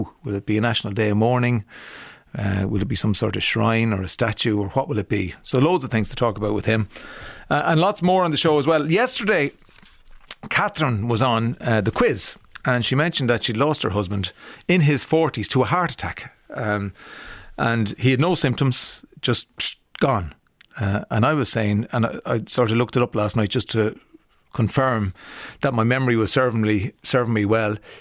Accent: Leinster, Ireland; because I'm from Kildare

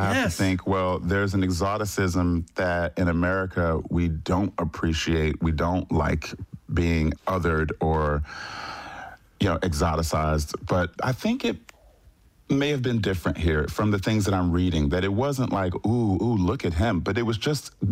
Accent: United States; Please, I'm American.

